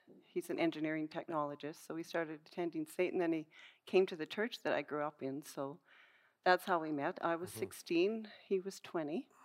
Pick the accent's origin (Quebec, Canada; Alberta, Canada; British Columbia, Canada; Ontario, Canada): Alberta, Canada; Calgary; I grew up in Calgary, and I grew up in a Christian home